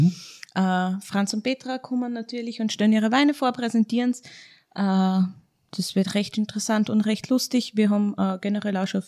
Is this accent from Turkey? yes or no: no; Austria; weil ich war ja Österreicherin